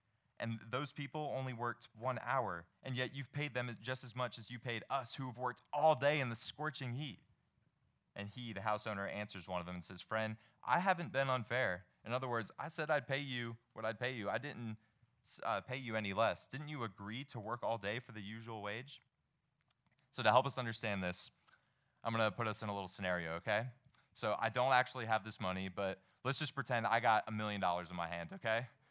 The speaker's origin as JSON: {"language": "English", "town": "Washington", "region": "District of Columbia", "country": "United States", "tie": "born or raised there", "said": "I grew up in Washington, D.C., and I went to the school called Robinson, and four middle schoolers started this group called Robinson Christian Fellowship."}